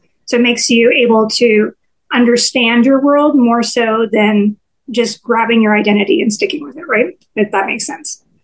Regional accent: Canada; I'm Canadian. I didn't come from Silicon Valley

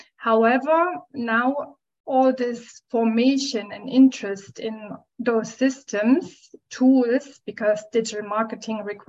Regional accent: Switzerland; from Switzerland.

